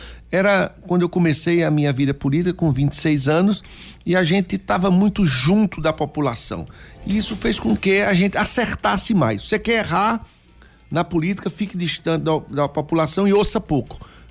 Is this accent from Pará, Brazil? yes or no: no; Petrolina, Pernambuco, Brazil; eu sou lá de Petrolina, às margens do Rio São Francisco, que era uma cidade que não tinha futuro.